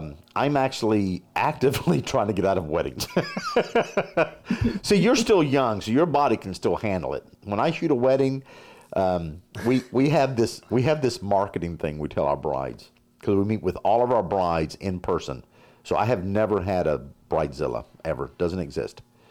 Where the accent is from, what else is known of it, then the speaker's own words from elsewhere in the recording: North Carolina, United States; now in Oklahoma, United States; I'm not from Oklahoma. I grew up in North Carolina and around the world. And then I settled in Oklahoma after I left the military.